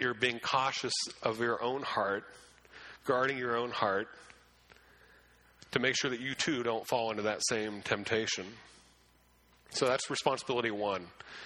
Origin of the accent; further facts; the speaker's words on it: Pennsylvania, United States; Growing up in Western PA, but living away and then coming back, Western PA, we're very good at helping other people